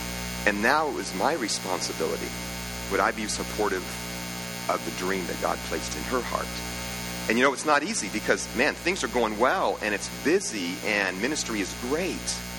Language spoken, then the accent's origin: English; California, United States; But I didn't know, because I grew up in California, that when you ask a girl to be your kickstand, it was like a marriage proposal.